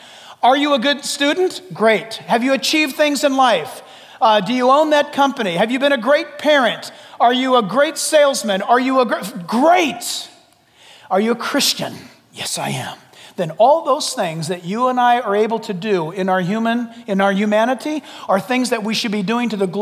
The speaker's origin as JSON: {"language": "English", "town": "San Diego", "region": "California", "country": "United States", "tie": "born or raised there", "said": "I was born and raised in California. That used to be a cool thing. I'm a native Californian. Now it's like, sorry. Oh, even better than that. San Diego's my hometown."}